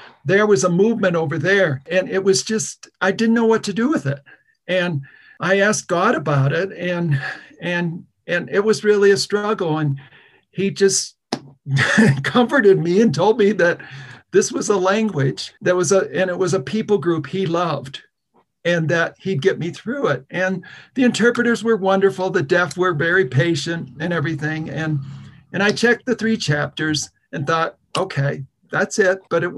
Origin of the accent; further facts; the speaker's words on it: Michigan, United States; born there; I was born in Michigan. I'm the son of a pastor and the grandson of a pastor.